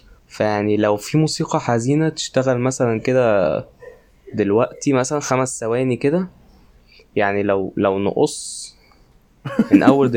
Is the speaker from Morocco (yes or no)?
no; Egypt; انا مصري بس يعني. مش ما عنديش جنسيات. هو مصر. انا مصري.